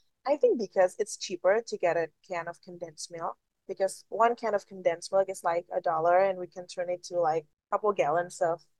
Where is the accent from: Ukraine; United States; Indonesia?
Indonesia; moved away as an adult; I grew up in Indonesia my whole life. I traveled to other countries when I was like 19